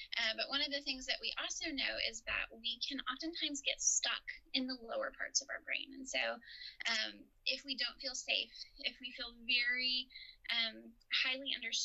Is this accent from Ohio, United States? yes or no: no; San Angelo, Texas, United States; I'm from San Angelo. I love the water. I love sunshine. Good coffee.